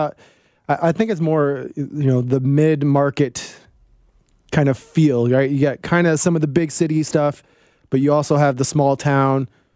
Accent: East Coast, United States; moved away; You know, I'm an East Coast guy. I come from the East Coast. Mm-hmm. And I can tell you, coming from the East Coast and living here for so long now, it's a much different atmosphere.

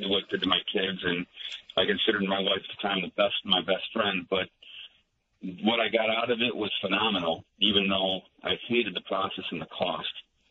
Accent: Chicago, Illinois, United States; I was raised around Chicago, you know, right by O'Hare Airport. So, you know, I know the city well.

